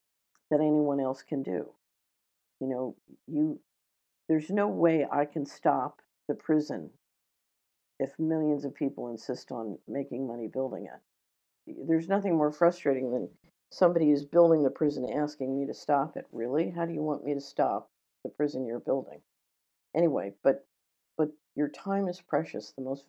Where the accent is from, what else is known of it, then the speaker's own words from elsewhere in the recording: Philadelphia, Pennsylvania, United States; when I grew up in Philadelphia, watching my father and grandfather deal with them.